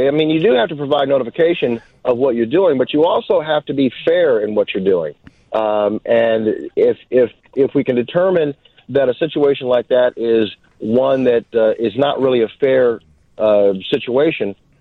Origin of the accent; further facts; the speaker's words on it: Elkhart, Indiana, United States; I'm originally from Elkhart, Indiana, just about 90 miles down the 8090 from you.